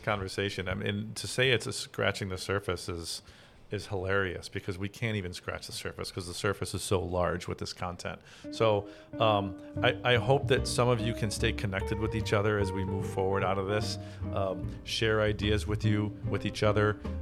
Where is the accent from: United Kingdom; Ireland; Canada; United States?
United States; Michigan; I'd like to introduce you to Preston, who's from my home state of Michigan